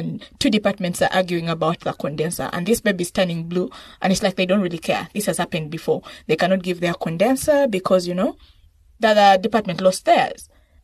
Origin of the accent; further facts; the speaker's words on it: Pallisa, Eastern Region, Uganda; I am not Japanese or Chinese. I am an Itesot from Palisa District.